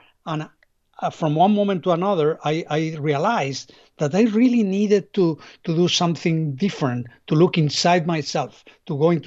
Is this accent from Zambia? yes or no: no; Spain; English is a second language